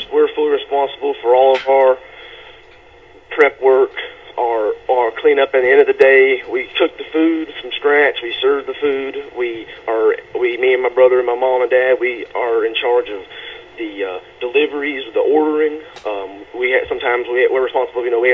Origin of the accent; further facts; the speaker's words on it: Austin, Georgia, United States; Yes, sir. Georgia. Okay. It's about Austin, Georgia.